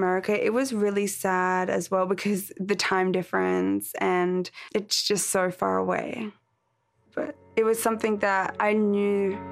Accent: Brisbane, Queensland, Australia; I'm from Australia and Brisbane. I have 5 brothers and we all played basketball together.

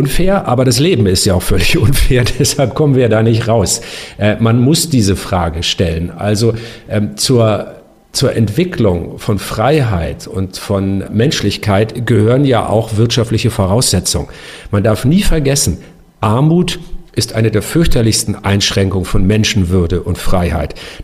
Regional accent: Northern Germany, Germany; Ich bin ja auch ein Norddeutscher.

